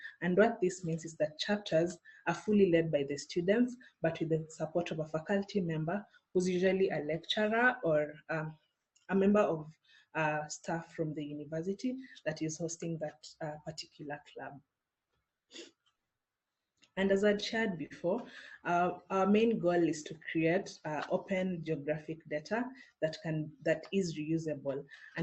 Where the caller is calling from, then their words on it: Nairobi, Kenya; I am joining in from Nairobi, Kenya.